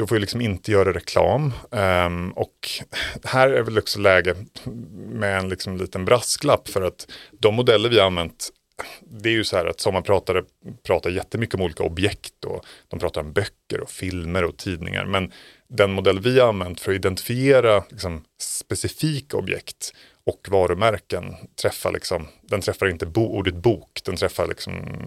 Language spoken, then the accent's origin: Swedish; Gothenburg, Västra Götaland County, Sweden; Göteborg kan jag känna som göteborgare